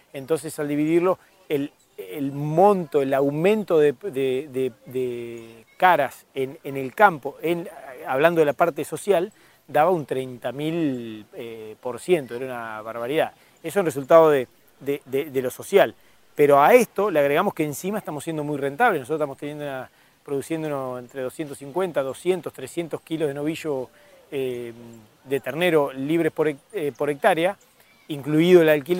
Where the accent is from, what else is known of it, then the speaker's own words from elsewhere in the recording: Pellegrini, Buenos Aires Province, Argentina; soy de Pellegrini, provincia de Buenos Aires, límite con La Pampa.